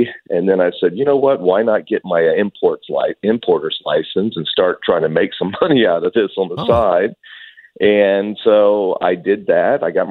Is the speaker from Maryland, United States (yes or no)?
no; Houston, Texas, United States; Yes, I'm from Houston, Texas.